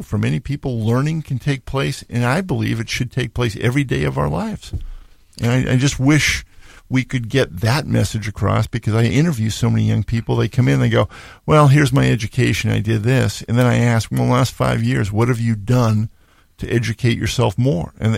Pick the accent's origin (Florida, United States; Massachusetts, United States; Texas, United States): Massachusetts, United States; Needham; I grew up in Needham, Mass, right down the street from Wellesley College